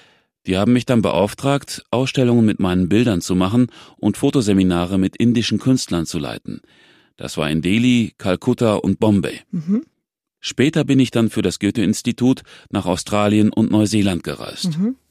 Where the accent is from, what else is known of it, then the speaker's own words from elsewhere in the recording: Munich, Bavaria, Germany; born there; Ja, also 1950 wurde ich in München geboren.